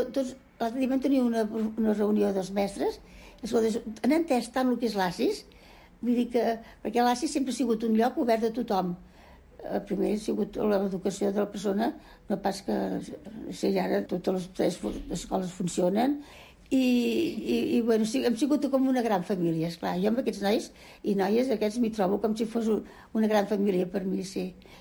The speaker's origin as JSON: {"language": "Catalan", "town": "Barcelona", "region": "Catalonia", "country": "Spain", "tie": "born there", "said": "vaig néixer a Barcelona l'any 30, vol dir que tinc 87 anys"}